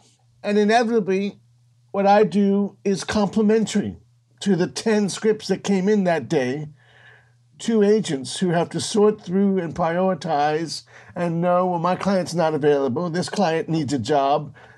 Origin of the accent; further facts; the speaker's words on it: Washington, District of Columbia, United States; I grew up in Washington, D.C.